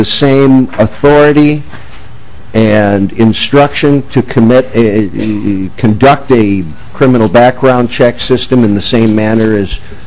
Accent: Faribault, Minnesota, United States; I'm from Faribault, Minnesota.

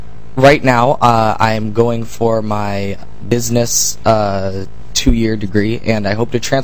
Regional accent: Fort Walton Beach, Florida, United States; At the time, I was a student of Northwest Florida State College, a four-year institution in my hometown of Fort Walton Beach.

